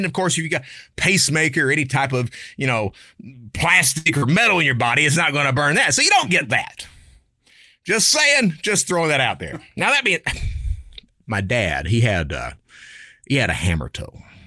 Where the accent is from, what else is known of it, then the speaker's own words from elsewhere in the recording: Kentucky, United States; no, I'm from Kentucky. I am. I'm from Kentucky.